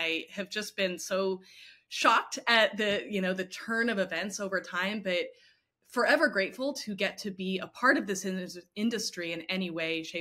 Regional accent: Houston, Texas, United States; I grew up in Houston, and so was exposed to NASA and human spaceflight from a very young age.

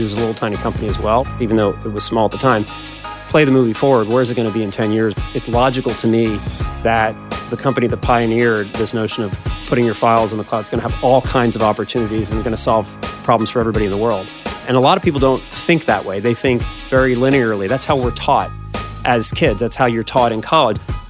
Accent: Philadelphia, Pennsylvania, United States; So I grew up in Philadelphia and then went with you to Cornell.

